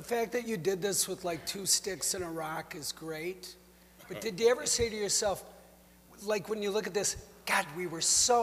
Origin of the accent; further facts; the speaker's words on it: Minnesota, United States; The amazing thing about that accent, I'm from Minnesota, so is he. We turned out so different.